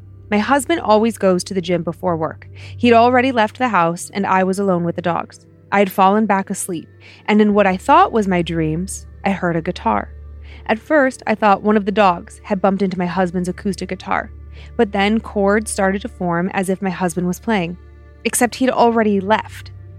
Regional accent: Tennessee, United States; now in Florida, United States; We're originally from Tennessee. We've lived here once before.

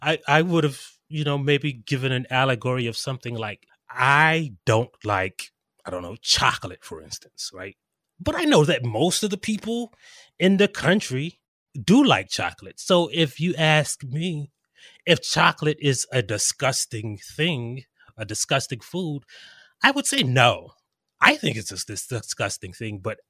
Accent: South Carolina, United States; I am actually from South Carolina.

